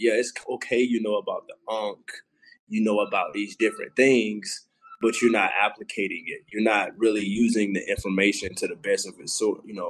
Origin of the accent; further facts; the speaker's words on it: Georgia, United States; Yeah, I'm … I'm from South Georgia.